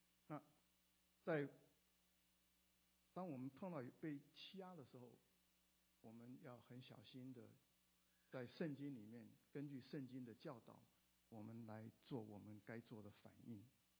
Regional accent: China; 我们中国人也有这个毛病

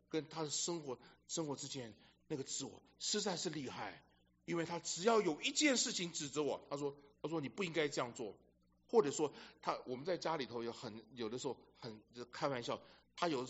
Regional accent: China; 我们中国人讲五子登科嘛

